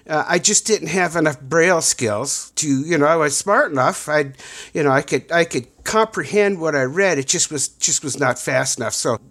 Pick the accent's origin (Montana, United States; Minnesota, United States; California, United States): Minnesota, United States; also born or lived in St. Cloud; I was born in a little town, it's not so little, about 30, 40,000. Little town just out of the Twin Cities, about 50, 60 miles, called St. Cloud, Minnesota.